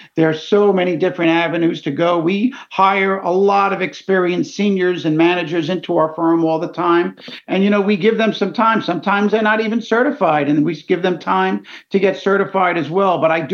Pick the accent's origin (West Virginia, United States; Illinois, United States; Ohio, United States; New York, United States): New York, United States; But I look at my hometown heroes, the New York Mets